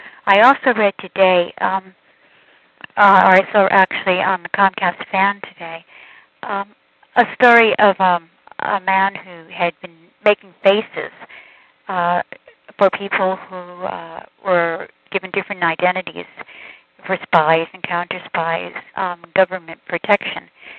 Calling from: Connecticut, United States; I am calling from Connecticut

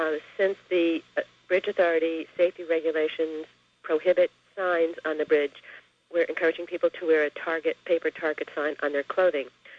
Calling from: San Rafael, California, United States; I'm calling from San Rafael, California

